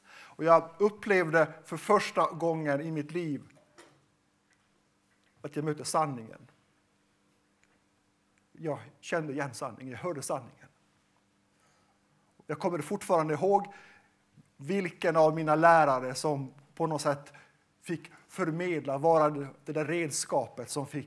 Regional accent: Pajala, Norrbotten County, Sweden; first language Meänkieli; Swedish is a second language; Jag är uppvuxen utanför Pajala. I en tvåspråkig miljö. Mitt första språk är tornedalsfinska eller kvenska som man säger här. Svenska lärde jag mig i skolan.

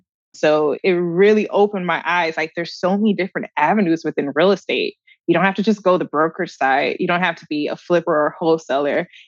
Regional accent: North Carolina, United States; also born or lived in New York; I wasn't from Memphis. I'm from New York, but grew up in North Carolina.

